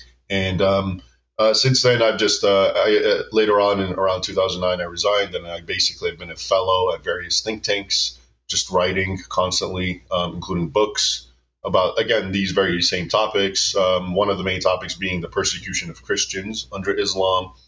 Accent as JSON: {"language": "English", "country": "United States", "tie": "born or raised there", "first_language": "Arabic", "said": "I was born in the United States. They came here a few years before I was born. So I grew up bilingually. I could speak Arabic, at least after a fashion, the Egyptian dialect."}